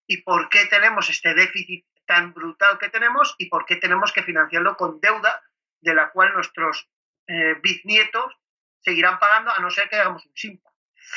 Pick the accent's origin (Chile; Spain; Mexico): Spain; Yo sigo siendo español, soy español, de alma española, y me gusta ser español y de cultura española.